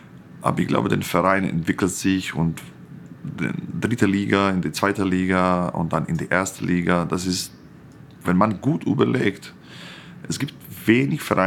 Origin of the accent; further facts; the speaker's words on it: Croatia; German is a second language; now in Germany; Ich komme aus Kroatien